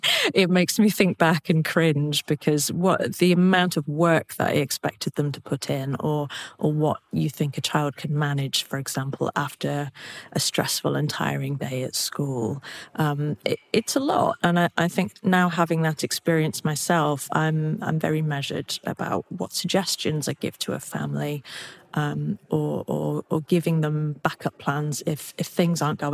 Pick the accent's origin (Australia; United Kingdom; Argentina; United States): United Kingdom; England; I grew up in England in the 90s